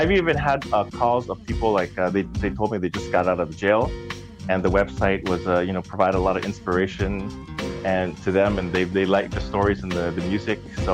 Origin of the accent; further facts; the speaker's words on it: Toronto, Ontario, Canada; for me, as a kid growing up in Jane and Finch in the hood, you know, I've always been like a quiet, introverted kid.